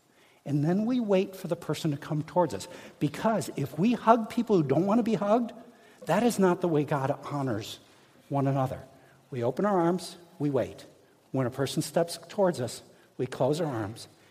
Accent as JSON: {"language": "English", "region": "Midwest", "country": "United States", "tie": "born or raised there", "said": "Now, I grew up in the Midwest, okay?"}